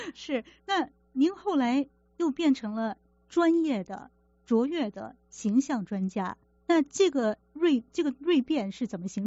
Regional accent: China; 就是我们看到这个我们中国人的这个审美观呢，跟美国人的审美观好像有很大的区别。

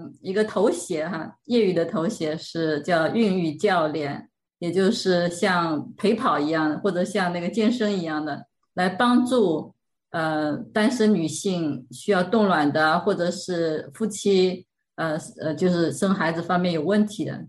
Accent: China; 像我们中国人喜欢看中医哈

